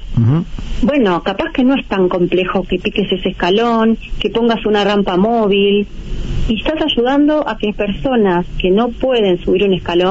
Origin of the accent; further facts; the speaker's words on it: Almagro, Buenos Aires, Argentina; Y una tarde yo paseaba por mi barrio, yo soy de Almagro